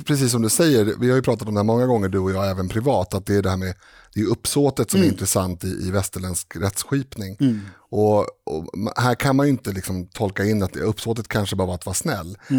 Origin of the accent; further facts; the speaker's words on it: Stockholm, Stockholm County, Sweden; jag är ju uppväxt på Södermalm i Stockholm, som ju är också coolt idag.